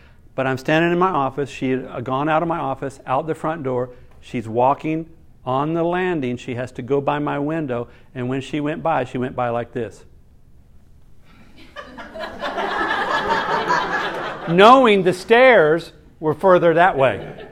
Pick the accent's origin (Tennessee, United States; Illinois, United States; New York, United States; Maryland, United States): Tennessee, United States; Nashville; 40 years ago, I moved to Nashville, my hometown, after I graduated from seminary to plant a church.